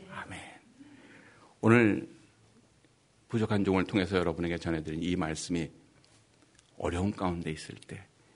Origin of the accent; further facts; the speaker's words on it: Seoul, South Korea; 제가 서울 출신입니다. 뭐, 대단한 거 아니에요. 서울에서 낳는데 말이에요.